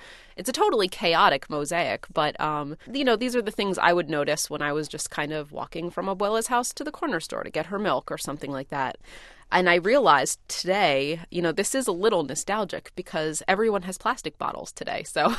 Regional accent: Philadelphia, Pennsylvania, United States; the thing about growing up in North Philly and, you know, there a house would burn down or a house would kind of fall apart and be dilapidated.

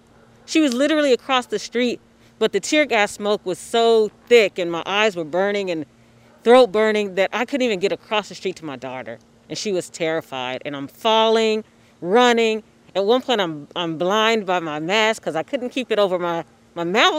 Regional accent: Louisville, Kentucky, United States; I was born and raised in West Louisville, and I stay because there's work to do.

